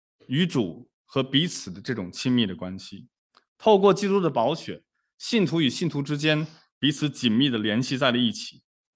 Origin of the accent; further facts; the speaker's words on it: Shandong, China; 我老家是山东的，那我们在山东的任何的宴会排座位都是有一个讲究的